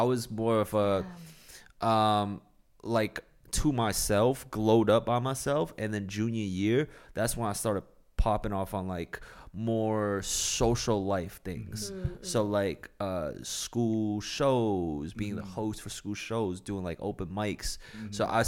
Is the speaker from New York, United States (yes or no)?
yes; New York City, New York, United States; At the time, I remember I came from New York City. All the girls in the city were bad.